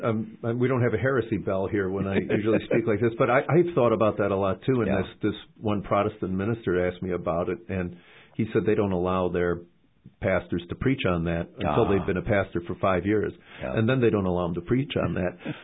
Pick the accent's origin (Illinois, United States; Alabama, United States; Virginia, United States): Illinois, United States; Chicago; I grew up in Chicago.